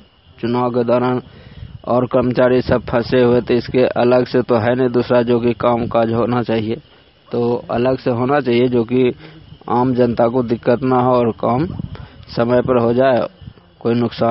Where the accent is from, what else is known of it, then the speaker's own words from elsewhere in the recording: Barichak, Bihar, India; ग्राम बाड़ीचक धरहरा, और मैं बाड़ीचक का निवासी हूँ।